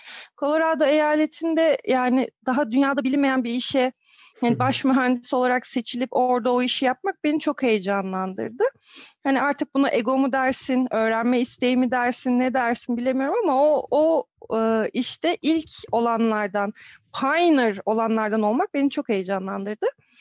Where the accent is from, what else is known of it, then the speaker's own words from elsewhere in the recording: Ankara, Turkey; 1988 Ankara doğumludur. 1988 Ankara doğumluyum ama hani şuraya gittim buraya gittim demeyi çok isterdim. Ama Ankara'da doğdum. İlk, orta, lise, üniversite hep Ankara'daydım.